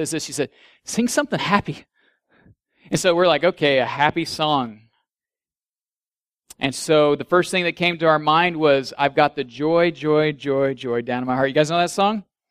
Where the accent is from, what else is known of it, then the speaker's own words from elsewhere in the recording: Illinois, United States; I grew up in Illinois. We were back home.